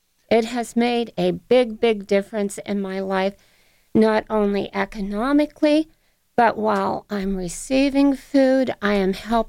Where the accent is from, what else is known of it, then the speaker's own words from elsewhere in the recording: East Brady, Pennsylvania, United States; also born or lived in Butler County, Pennsylvania; Well, East Brady was Armstrong County, but I've been in Butler for about 40 years.